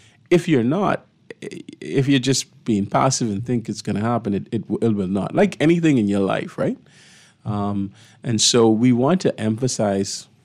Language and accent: English; New Providence, Bahamas; I grew up in Second Street, the Grove. I came from very humble beginnings. I went to Government High, and I always like to say not the Government High that people talk about, the one in Yellow Elder.